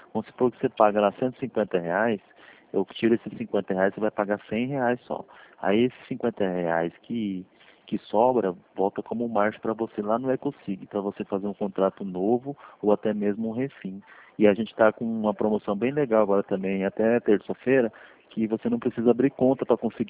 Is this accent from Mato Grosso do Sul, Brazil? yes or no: yes; Campo Grande, Mato Grosso do Sul, Brazil; Eu sou de Campo Grande, eu fico aqui na Barão do Rio Branco, número 1442, do lado da agência Santander.